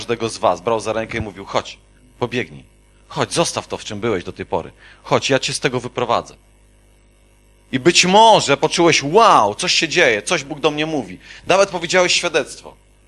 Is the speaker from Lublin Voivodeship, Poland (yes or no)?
yes; Świdnik, Lublin Voivodeship, Poland; Jesteśmy Polakami, ze Świdnika głównie, tak? Ze Świdnika